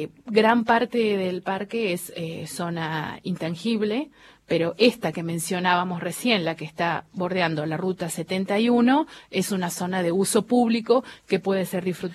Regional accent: Argentina; como argentinos

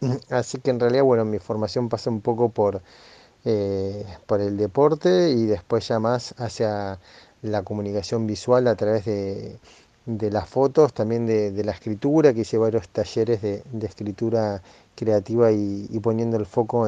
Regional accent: Argentina; el viaje lo empecé solo ya desde que salí de Argentina

